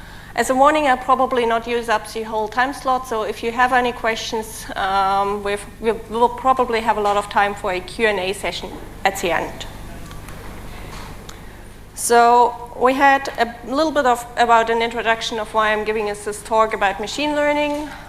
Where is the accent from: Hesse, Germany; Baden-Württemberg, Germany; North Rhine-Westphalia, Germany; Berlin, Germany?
Berlin, Germany; English is a second language; Apart from that, I come from Berlin.